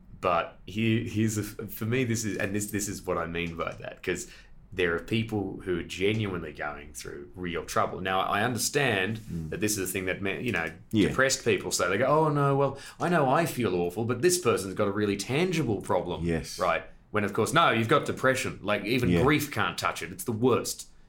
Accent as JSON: {"language": "English", "country": "Australia", "said": "because I was a visitor from Australia, so the idea of free Wi-Fi, what a boom, what a novelty."}